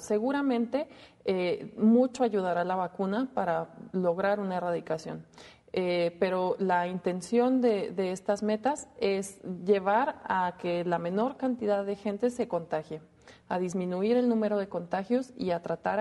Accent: Mexico; padecemos como mexicanos

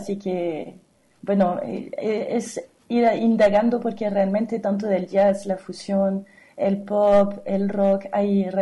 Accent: France; Yo soy francesa y bueno, el resto de los integrantes son chilenos.

